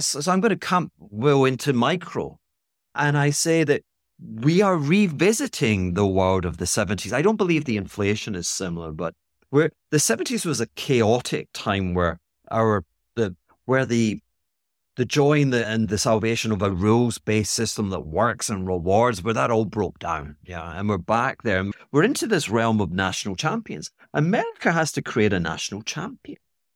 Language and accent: English; Scotland, United Kingdom; I mean, here I'm being Scottish.